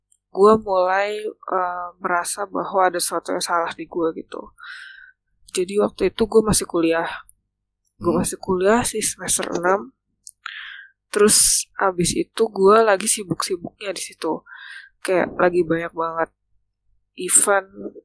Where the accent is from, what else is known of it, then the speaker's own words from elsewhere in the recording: Jakarta metropolitan area, Indonesia; gue tidak sengaja berpakaian untuk menunjukkan bahwa gue tuh anak Jabodetabek gitu